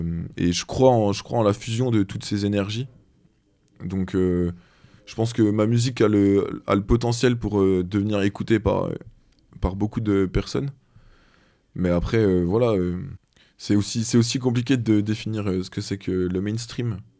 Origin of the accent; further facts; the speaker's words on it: Besançon, Bourgogne-Franche-Comté, France; born there; Il y a forte chance pour que je la fasse dans ma ville natale, donc Besançon.